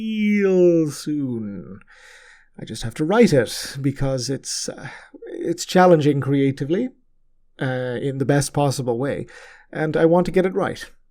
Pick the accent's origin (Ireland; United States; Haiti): Ireland; now in Canada; if you lived or live where I grew up in Ireland, seasons are not really so much of a thing.